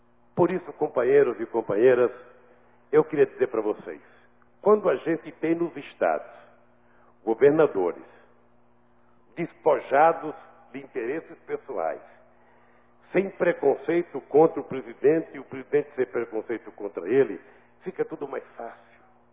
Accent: Pernambuco, Brazil; moved away; se eu saí de Pernambuco para não morrer de fome e virei presidente da República

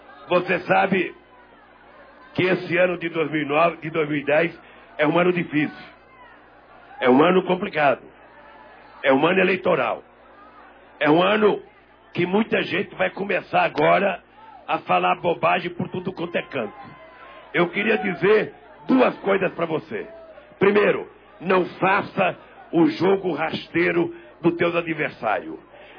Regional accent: Pernambuco, Brazil; born there; nós nascemos em Pernambuco. Não é por acaso que nós somos da terra de Frei Caneca.

